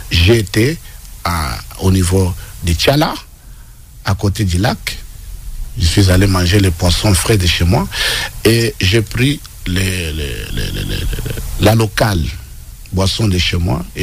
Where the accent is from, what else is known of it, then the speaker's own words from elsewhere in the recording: DR Congo; Mais je suis là, en tant que Congolais de père de mère, pour accompagner la vision du président de la République